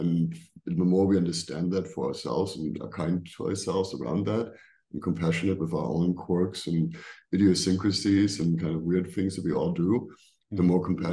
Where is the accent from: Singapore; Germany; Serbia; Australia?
Germany; English is a second language; moved away; also born or lived in United States / India; I grew up in Germany, but then I lived in America and I lived in 20, 30 different countries in the world. I lived in India for a while.